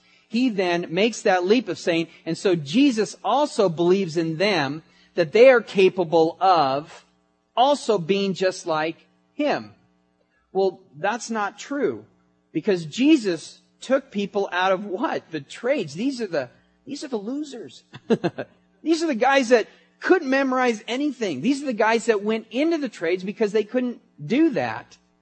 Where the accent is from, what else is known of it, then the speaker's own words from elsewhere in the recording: San Diego, California, United States; I grew up in San Diego. I've seen many of these. All I have to do is cross the border.